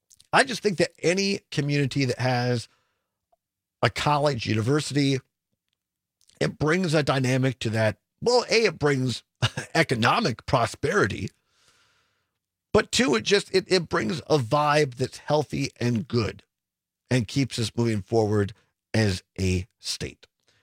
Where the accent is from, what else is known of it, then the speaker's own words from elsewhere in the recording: Richland Center, Wisconsin, United States; now in Madison, United States; I grew up in Richland Center, as most listeners know. I've been in Madison now fully probably half of my life, almost around 25 years.